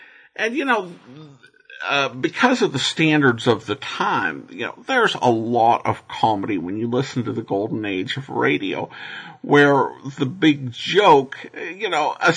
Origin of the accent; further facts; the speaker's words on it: United States; as American listeners, we can kind of tell that this was an episode of a radio show.